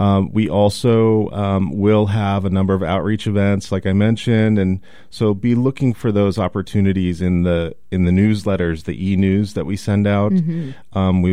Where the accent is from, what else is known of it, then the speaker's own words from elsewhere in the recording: Maine, United States; I'm actually from Maine originally, and I have spent quite a fair amount of time in Portland, Maine as well.